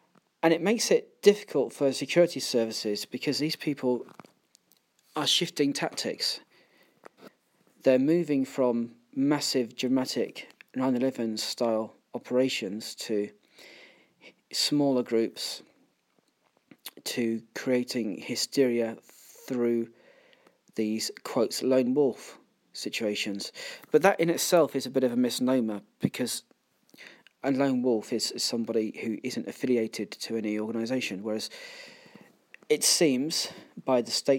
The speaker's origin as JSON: {"language": "English", "region": "London", "country": "United Kingdom", "said": "I've lived in London for years. I'm from London."}